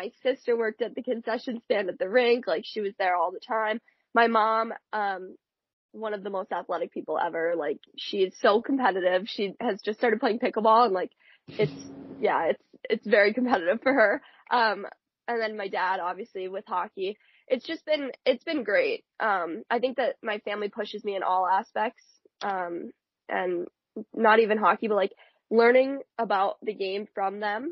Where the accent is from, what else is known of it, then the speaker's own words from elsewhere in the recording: Wisconsin, United States; also born or lived in Baton Rouge, Louisiana / Pennsylvania; I was born in Baton Rouge, Louisiana, because my dad was coaching there. And then we ended up moving to Pennsylvania. And then I landed in Wisconsin when I was about 7. So that's sort of home base.